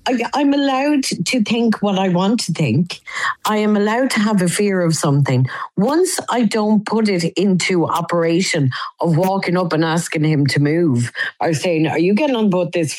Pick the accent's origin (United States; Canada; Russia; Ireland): Ireland; Shannon, Munster; I grew up in Shannon, which was known as Little Belfast.